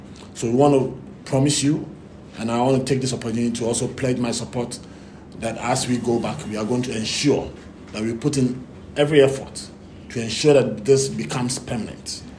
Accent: Ghana; for me, as a Ghanaian and as an entrepreneur, having the future or looking at the future of coming to do business in Barbados

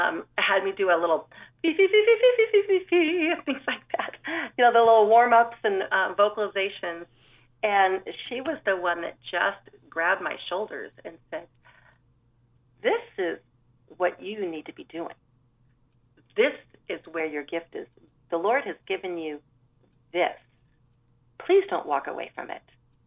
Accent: San Juan Capistrano, California, United States; I grew up in a little town called San Juan Capistrano, which is right between Los Angeles and San Diego in Southern California. Grew up in the middle of an orange grove.

